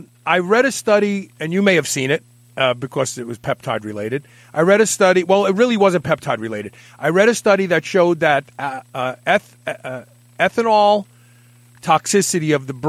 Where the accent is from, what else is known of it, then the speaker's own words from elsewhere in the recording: Kentucky, United States; That's called TaylorMade Pharmacy, right here in my home state of Kentucky, in Nicholasville, Kentucky.